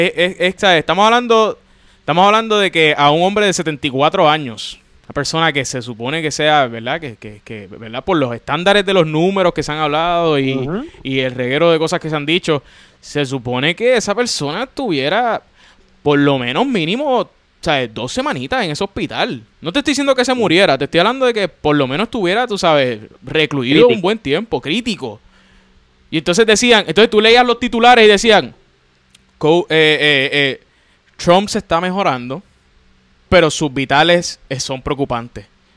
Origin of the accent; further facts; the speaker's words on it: Puerto Rico; nosotros acá, por lo menos como puertorriqueños, estamos un poquito vulnerables